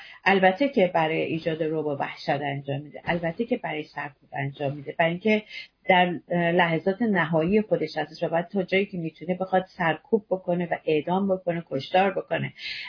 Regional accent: Iran; وظیفه ما به عنوان یک ایرانی در خارج کشور

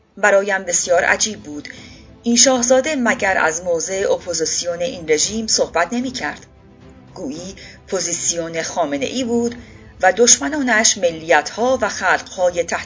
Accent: Iran; من هم به عنوان یک ایرانی

